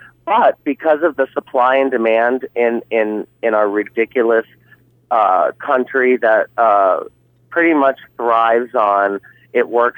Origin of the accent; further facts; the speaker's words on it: Iowa, United States; I come from Iowa, from a long lineage of farmers